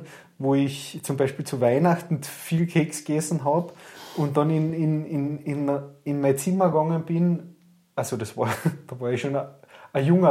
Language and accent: German; Spittal an der Drau, Carinthia, Austria; Naja, ich bin ja ursprünglich Kärntner, wie man leicht hört. Und ja, ich bin aus Spital da, wo wir jetzt das Studio haben